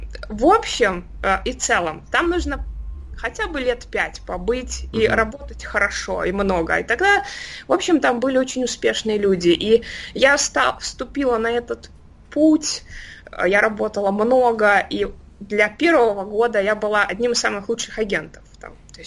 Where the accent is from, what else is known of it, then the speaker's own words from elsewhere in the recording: Minsk, Belarus; я начала работу удаленно в Беларуси, я из Минска.